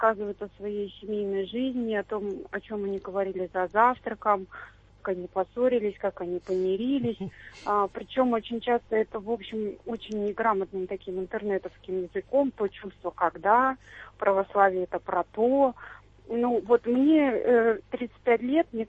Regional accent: Saint Petersburg, Russia; я из Санкт-Петербурга.

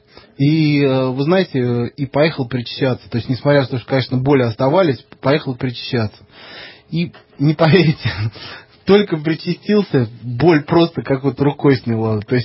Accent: Nizhny Novgorod, Nizhny Novgorod Oblast, Russia; Я нижегородец.

